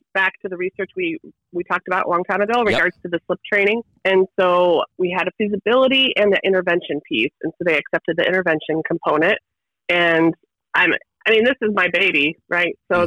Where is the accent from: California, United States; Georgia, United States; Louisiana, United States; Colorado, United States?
Colorado, United States; Well, so I'm from Colorado, right?